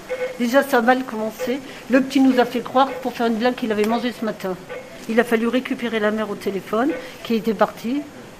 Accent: France; il nous faut à peu près le même matériel qu'on a chez nous en France.

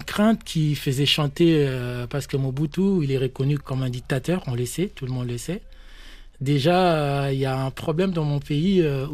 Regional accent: Kongo Central, DR Congo; Oui, je viens du Bas-Congo. Déjà, le Bas-Congo, c'est une province.

